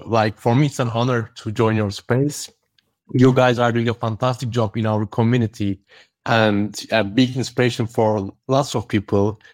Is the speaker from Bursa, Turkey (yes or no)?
no; Istanbul, Turkey; English is a second language; I'm from Istanbul, Turkey.